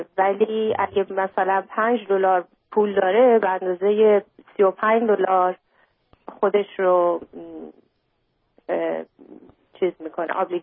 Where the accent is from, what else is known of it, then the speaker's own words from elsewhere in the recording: United States; من چون از خیلی بچگی تو آمریکا بزرگ شدم،